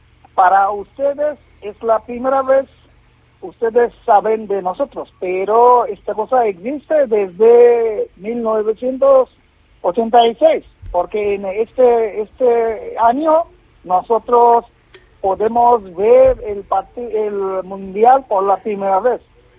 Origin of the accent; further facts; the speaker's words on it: Dhaka, Dhaka Division, Bangladesh; Spanish is a second language; Sí, soy de Dhaka y ahora aquí son las 3:15 p.m.